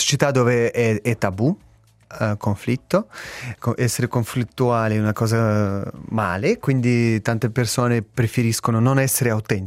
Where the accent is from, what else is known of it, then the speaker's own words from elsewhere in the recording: Russia; Italian is a second language; io sono nato in quel paese che era un sesto della pianeta e quindi sono cresciuto lì, proprio confine con Bielorussia, Ucraina e Russia. Sono più o meno 250 km da Chernobyl.